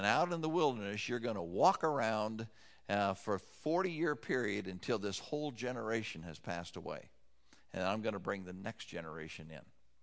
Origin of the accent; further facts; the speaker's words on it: Wyoming, United States; I grew up in Wyoming, and a favorite haunt of mine was the Bighorn Mountains that were right next to the town where I lived